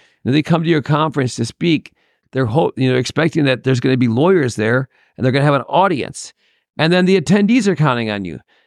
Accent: Birmingham, Michigan, United States; In the suburbs of Detroit, Michigan.

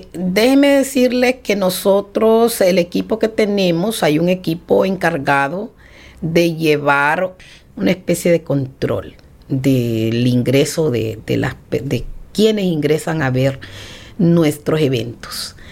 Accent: Honduras; orgullosamente nosotros como hondureños tenemos muy, muy buenos abogados

